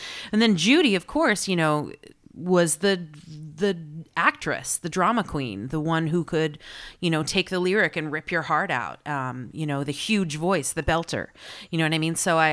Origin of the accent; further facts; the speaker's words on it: New York, United States; now in Los Angeles, United States; I am in Los Angeles. That's where I live now. I'm from New York. Most people still think I live there, but I have lived in LA for 5 years now.